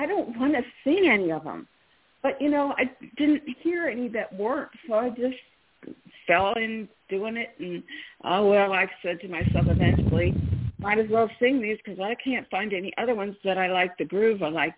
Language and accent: English; Cincinnati, Ohio, United States; That's my style of music. I'm from Cincinnati, Ohio